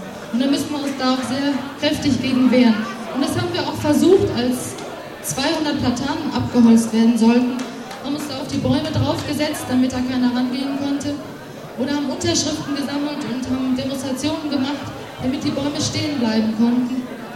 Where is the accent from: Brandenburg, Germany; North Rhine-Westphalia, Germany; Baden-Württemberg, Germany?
North Rhine-Westphalia, Germany; Dortmund; also wie gesagt, wir kommen aus dem Ruhrpott und da gibt es also nicht so viel Grün wie hier.